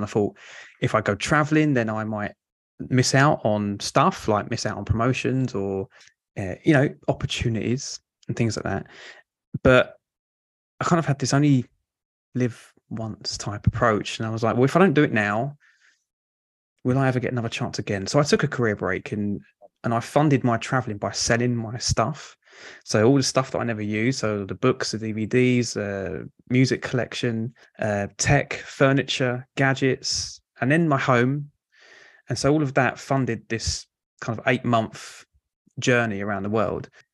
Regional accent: London, United Kingdom; accent: Cockney; I'm from South London. So listeners might pick up the kind of diluted Cockney accent as we go through. But I've tended to gravitate further to the coast as I've got older.

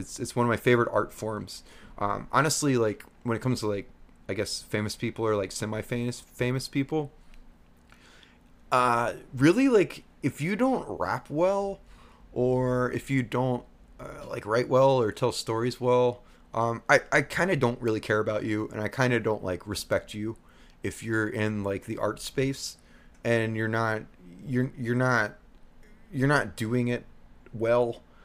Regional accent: Ohio, United States; I'm from Southwest Ohio, sorry.

